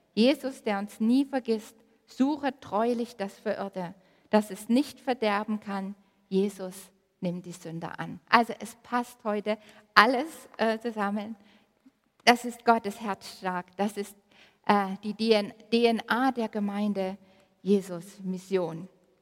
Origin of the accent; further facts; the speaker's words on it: Chemnitz, Saxony, Germany; born there; ich bin gebürtige Chemnitzerin. Ich komme aus Dreisdorf-Klöser, also nur über den Berg so ungefähr.